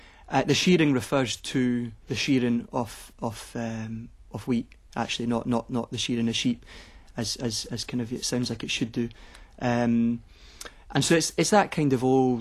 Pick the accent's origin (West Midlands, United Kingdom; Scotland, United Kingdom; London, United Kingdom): Scotland, United Kingdom; Edinburgh; it's a kind of patchwork of various memories of me growing up in Edinburgh and the things we got up to.